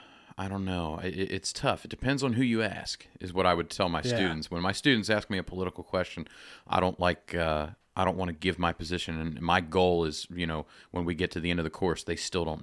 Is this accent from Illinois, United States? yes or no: no; Shillington, Pennsylvania, United States; I grew up in Shillington, Pennsylvania, in the summertime, I would spend half the week with my grandmother, half the week with a babysitter.